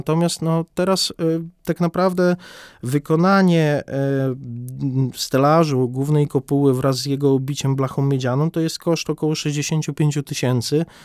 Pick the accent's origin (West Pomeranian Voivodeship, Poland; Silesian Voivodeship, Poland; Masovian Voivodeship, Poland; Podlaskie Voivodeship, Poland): Podlaskie Voivodeship, Poland; Białystok; Dla nas na Podlasiu, ponieważ ja jestem z Białegostoku, rodziłem się w Białymstoku, to jest coś oczywistego.